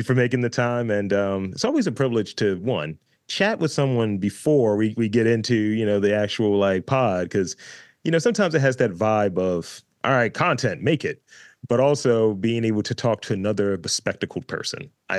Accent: Baltimore, Maryland, United States; Like, I'm from Baltimore, and there is definitely this DIY scene and just a figuring it out, a sort of blue collar energy

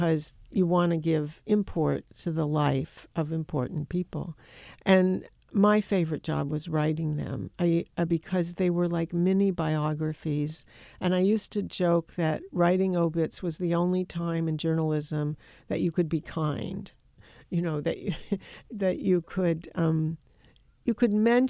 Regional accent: Los Angeles, California, United States; I am a native of California. I'm from Los Angeles.

